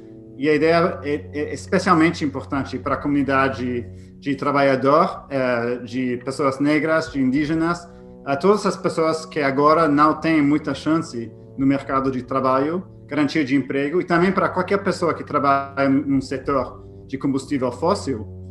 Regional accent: Toronto, Ontario, Canada; eu cresci numa família em Toronto cheia de anti-imperialismo, né? E a questão da CIA era presente, né? Meu pai era judeu

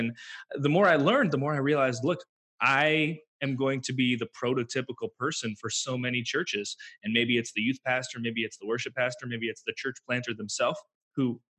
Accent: Ontario, Canada; I'm from Canada. My girlfriend and I moved from Ontario to Alberta, similar to moving from, let's say, New York to Montana.

